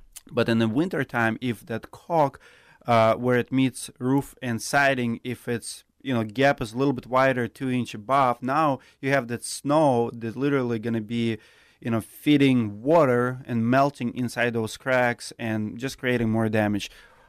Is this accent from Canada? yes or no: no; Siberia, Russia; moved away as an adult; now in United States; I'm from Siberia. So I'm from the country, from the region where we have, you know, literally 6-inch windows.